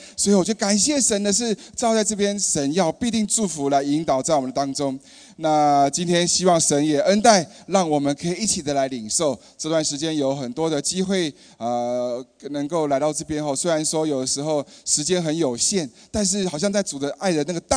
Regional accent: China; 那在前一阵子是我们中国人的农历新年

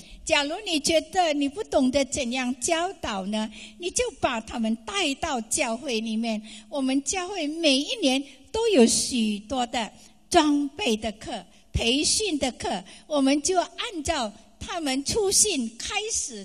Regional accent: Malaysia; now in Australia; 我是从马来西亚来的哈

